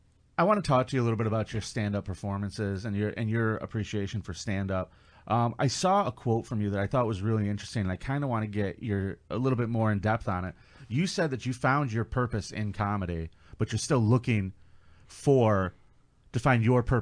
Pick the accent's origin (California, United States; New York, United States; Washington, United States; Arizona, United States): New York, United States; Rochester; also born or lived in Texas; I lived in Texas for a while. And whenever I went, people would say, hey … Where are you from? I go, New York. And they go, which part? And I never wanted to admit it.